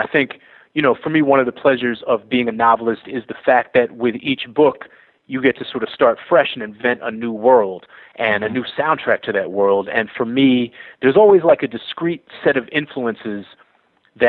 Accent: Boston, Massachusetts, United States; Growing up in Boston in the 80s and the early 90s, that was really the soundtrack to my life

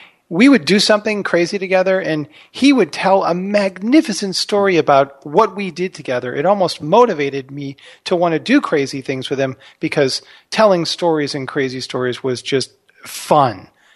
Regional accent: Texas, United States; And we'd always want to hear about stories about our grandparents and growing up in Texas with both my parents.

